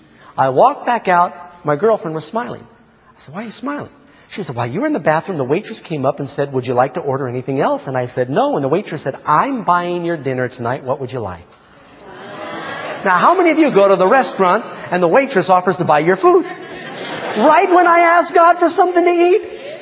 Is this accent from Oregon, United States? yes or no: no; New York City, New York, United States; And I said, I grew up in New York City. You know, everybody always had a game.